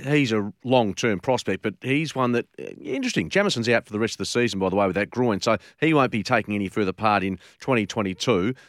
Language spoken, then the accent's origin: English; Gooseberry Hill, Western Australia, Australia; I grew up in Gooseberry Hill, and I love Gooseberry Hill, and it's nice and cold in winter, and it's bloody hot in summer.